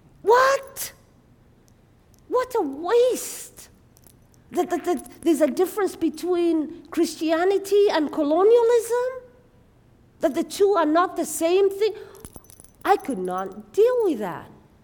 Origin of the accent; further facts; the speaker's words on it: Kenya; My tradition that I grew up in Kenya with was there's only one way, the Jesus way.